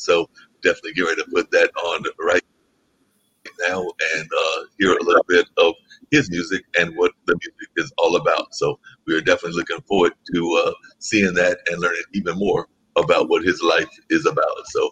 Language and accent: English; United States; I'm actually from the United States and have never visited the Hoover Dam as of yet